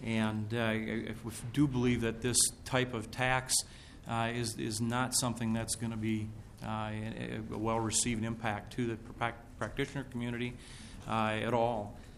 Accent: Hutchinson, Minnesota, United States; I am a CPA from Hutchinson and representing the Minnesota Association of Public Accountants

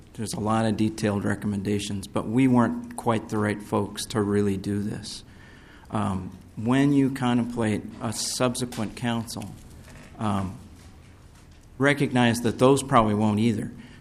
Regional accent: Ireland; I'm an Irish guy

